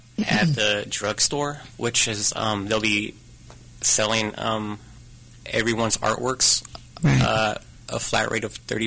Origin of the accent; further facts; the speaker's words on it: California, United States; I'm from the Central Valley, just where a lot of people that pick fruit, letters, yeah. Like agricultural, yeah.